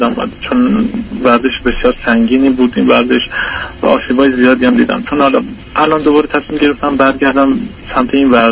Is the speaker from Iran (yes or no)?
yes; Iran; moved away; از ایران که من اومدم اینجا